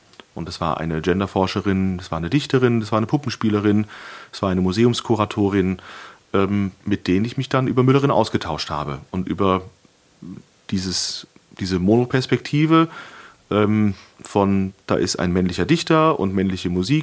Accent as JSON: {"language": "German", "town": "Limburg an der Lahn", "region": "Hesse", "country": "Germany", "tie": "born or raised there", "said": "Und der Sitz der Gesellschaft ist Limburg an der Lahn, das ist meine Heimat."}